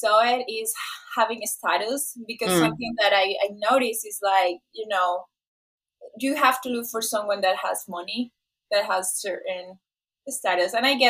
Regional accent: Venezuela; now in United States; So I am from South America, and you know, when I started traveling, I moved to the U.S.

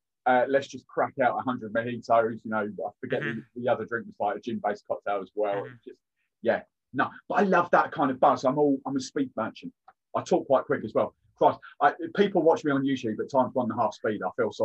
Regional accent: South West England, United Kingdom; also born or lived in East Anglia; now in Cambridge, United Kingdom; Proud Cornishman. I was born and bred in Cornwall, so I always get down there. Massively proud Cornishman. I've lived up in East Anglia most of my life, though. I'm currently down sort of just south of Cambridge.

